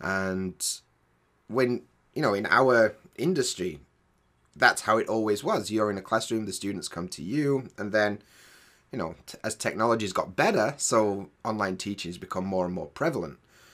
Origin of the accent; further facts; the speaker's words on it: Sheffield, Yorkshire and the Humber, United Kingdom; moved away as an adult; now in Shiga, Japan; I'm from England, specifically from Sheffield in England. But these days, I live in Shiga, Japan, and I've been in Japan for the last 6 years or so teaching English.